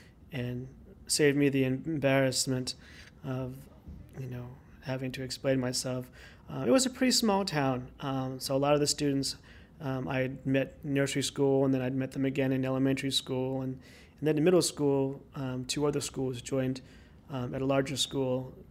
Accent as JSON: {"language": "English", "town": "Northborough", "region": "Massachusetts", "country": "United States", "tie": "born or raised there", "said": "I grew up in Northborough, Massachusetts. The town was a very fast-growing town that originally was farmland."}